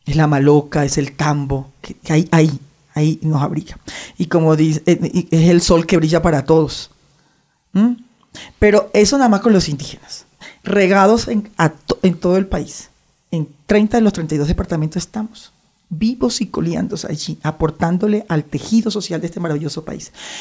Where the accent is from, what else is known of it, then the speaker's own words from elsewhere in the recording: Sierra Nevada de Santa Marta, Colombia; yo soy Cancuama de la Sierra Nevada, mal llamada de Santa Marta, porque estamos no solo en Santa Marta, sino en tres departamentos. Nosotros lo llamamos Gonahuindúa.